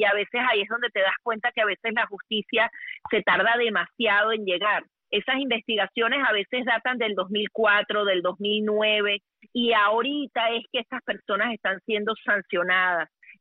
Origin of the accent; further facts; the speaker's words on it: Venezuela; yo soy más venezolana que una arepa